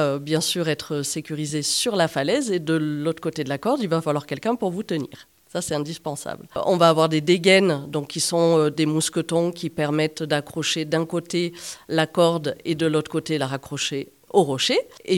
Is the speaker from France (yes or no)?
yes; the Alps, France; Et puis, je suis originaire des Alpes, donc c'était assez naturel pour moi.